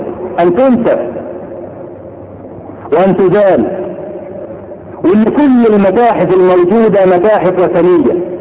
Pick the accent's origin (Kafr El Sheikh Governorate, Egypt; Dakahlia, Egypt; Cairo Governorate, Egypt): Kafr El Sheikh Governorate, Egypt; Kafr El Sheikh; مسجد الشيخ طلحة عندنا في كفر الشيخ